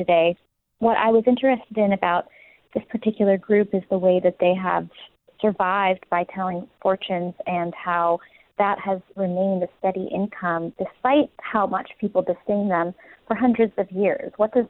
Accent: San Francisco, California, United States; I was a ballet dancer for most of my childhood through college, and I am from San Francisco.

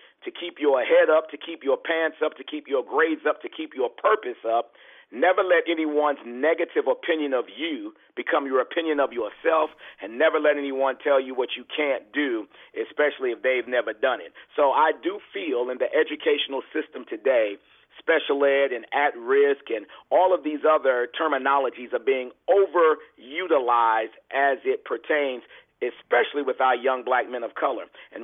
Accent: Queens, New York, United States; So it was truly a blessing growing up in Jamaica, Queens, New York.

